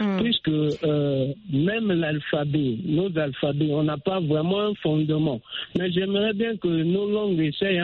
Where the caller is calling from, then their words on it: Republic of the Congo; first language Mbossi; French is a second language; Mais si tu prends, par exemple, ma langue maternelle, je pars m'exprimer là où il y a des Mbossi, je peux finir tout un discours, personne ne peut comprendre.